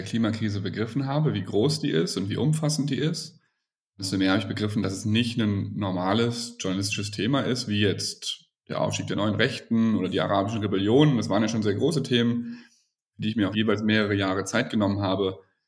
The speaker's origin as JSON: {"language": "German", "country": "Germany", "tie": "born or raised there", "said": "Ich bin am Rhein groß geworden."}